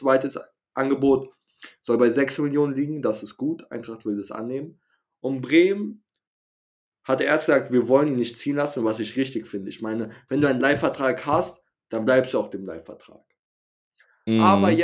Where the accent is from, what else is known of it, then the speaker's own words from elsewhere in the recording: France; also ich bin ja Franzose, muss ich sagen.